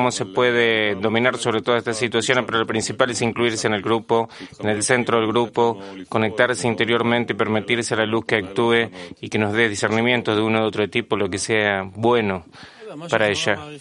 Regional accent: Germany; Spanish is a second language; de Alemania

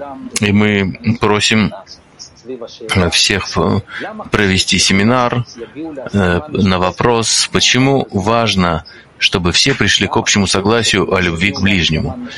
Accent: Kharkiv, Kharkiv Oblast, Ukraine; Привет, ребята, я из Харькова, из Украины.

